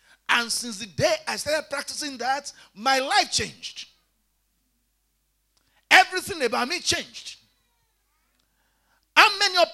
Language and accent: English; Nigeria; I'm from Nigeria.